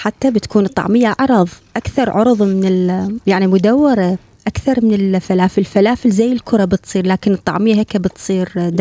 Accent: Iraq; احنا عندنا بالعراق

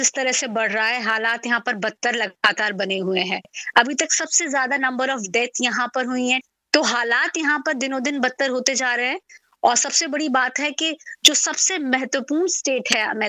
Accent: Meerut, Uttar Pradesh, India; moved away as an adult; also born or lived in Noida; now in Louisville, United States; میں میرٹھ سے ہوں، بیسیکلی بلانگ کرتی ہوں، لیکن میں نوئیڈا میں جاب کے لیے آئی تھی اور قریب 10 سال میں نے زی میڈیا میں وہاں پر ایز اے پرنسپل کورسپونڈنٹ کام کیا ہے، اور 2 سال پہلے ہی ہم لوگ امریکہ کے لوئیول میں شفٹ ہوئے ہیں، کینٹکی اسٹیٹ ہے یہاں پر۔

